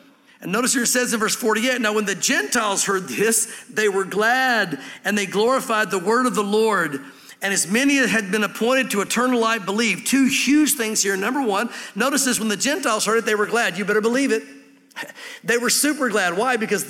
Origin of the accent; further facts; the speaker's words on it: the South, United States; It didn't hurt that I grew up in the South and we're known as the Bible Belt